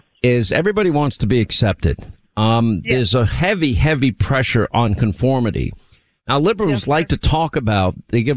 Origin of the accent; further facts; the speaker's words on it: New York, United States; It was for me, having been raised in New York. But in my heart, I'm from the South. I'm a Southerner.